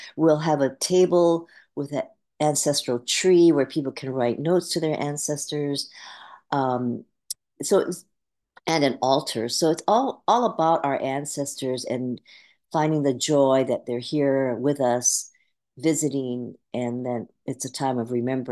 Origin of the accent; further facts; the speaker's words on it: Hawaii, United States; So I grew up in Hawaii, and every weekend there was a bon dance at a different Buddhist temple or Shinto shrine.